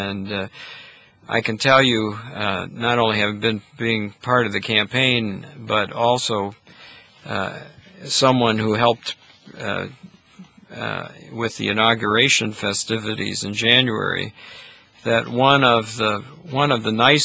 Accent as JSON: {"language": "English", "country": "United States", "lives_now": "Malta", "said": "So I think as an American ambassador, my job is not to paint a false portrait of America, the country I love and respect"}